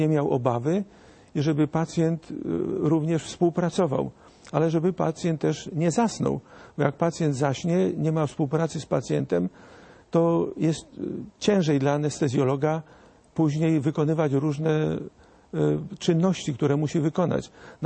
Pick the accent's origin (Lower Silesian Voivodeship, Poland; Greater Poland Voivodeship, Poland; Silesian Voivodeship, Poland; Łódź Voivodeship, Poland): Łódź Voivodeship, Poland; Łódź; born there; bo ja w Łodzi się urodziłem